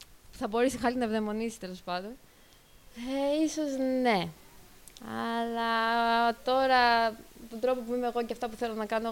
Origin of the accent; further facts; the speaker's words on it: Georgia; Εδώ έχω γεννηθεί, εδώ έχω μεγαλώσει.